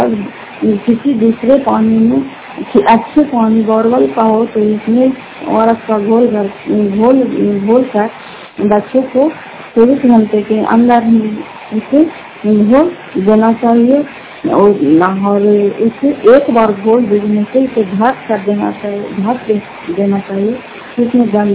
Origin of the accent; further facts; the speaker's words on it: Fatehpur, Bihar, India; घर फतेहपुर पंचायत मकोसा जिला नालंदा क्रासकरा ब्लॉक की निवासी हूँ